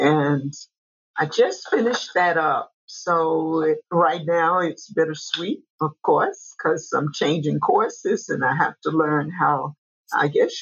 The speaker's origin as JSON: {"language": "English", "town": "St. Petersburg", "region": "Florida", "country": "United States", "tie": "born or raised there", "said": "I was born and raised in St. Petersburg. I went to the local high schools. And so I've been in this city, well, about 63 years."}